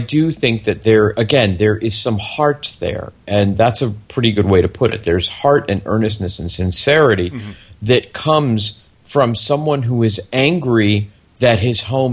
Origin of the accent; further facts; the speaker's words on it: United States; as an American, that phrase means a lot to be able to say as an American.